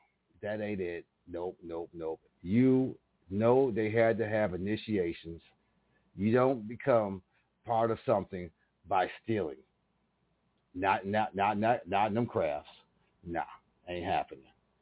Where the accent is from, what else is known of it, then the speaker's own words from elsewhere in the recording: Buffalo, New York, United States; They said all the buffalo stories about the buffalo, because I'm from Buffalo